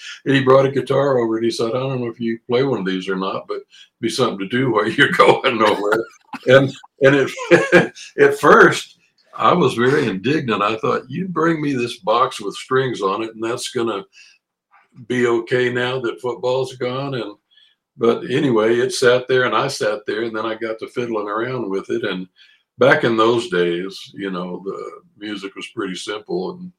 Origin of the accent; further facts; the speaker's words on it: Corpus Christi, Texas, United States; now in Houston, United States; I was from Corpus Christi originally, but I moved up to Houston. I worked with a trio down in South Texas, and we did some recording always in Houston.